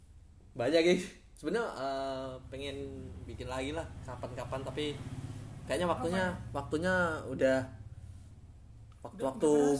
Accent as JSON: {"language": "Indonesian", "region": "Java", "country": "Indonesia", "said": "terus ada campuran bahasa Jawa ya karena emang kita dari Jawa"}